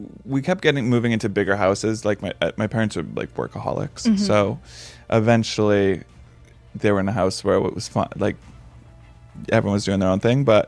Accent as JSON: {"language": "English", "town": "Boston", "region": "Massachusetts", "country": "United States", "said": "No, we're from Boston. Both parents Catholic, so big family."}